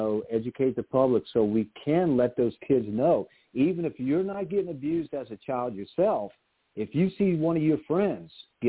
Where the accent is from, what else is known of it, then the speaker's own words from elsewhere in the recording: New Orleans, Louisiana, United States; And I just want to say that's what I do here in my hometown of New Orleans.